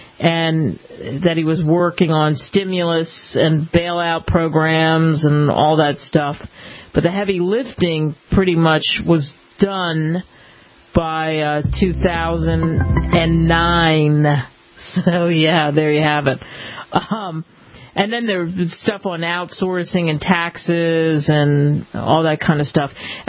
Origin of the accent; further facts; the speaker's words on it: United States; accent: American; now in -; everybody that I met, when they heard my American accent, bragged to me about how isn't it great that there's these opportunities for the Irish people